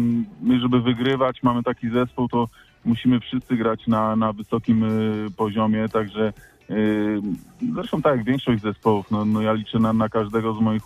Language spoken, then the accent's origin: Polish; Sieraków, Greater Poland Voivodeship, Poland; born there; Zresztą ja też jestem związany z Międzychodem, ja się urodziłem w Sierakowie, także czuję się po części międzychodzianinem